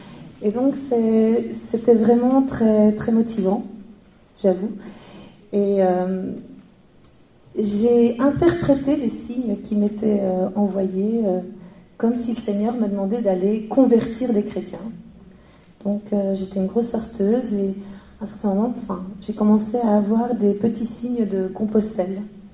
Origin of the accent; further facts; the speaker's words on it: Belgium; moi je suis d'origine marocaine. J'ai vécu dans un quartier populaire ici en Belgique. Je suis née en Belgique.